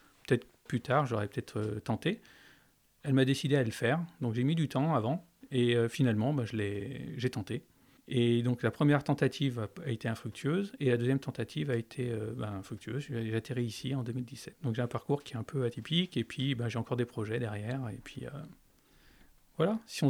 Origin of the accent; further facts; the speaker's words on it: Toulouse, Occitanie, France; born there; also born or lived in Saint-Étienne / Lyon; mes frangins sont nés à Marseille, moi je suis né à Toulouse. On a vécu à Saint-Étienne quelques années et après on est parti sur Lyon.